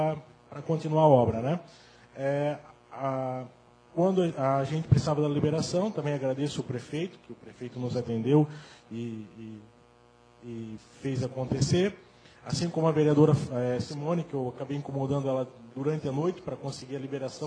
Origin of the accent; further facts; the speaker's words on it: Brusque, Santa Catarina, Brazil; Eu sou de Brusque.